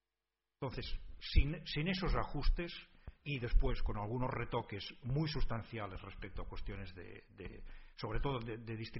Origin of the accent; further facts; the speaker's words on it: Catalonia, Spain; Y digo, bueno, como soy catalán, voy a hablar de Senegal.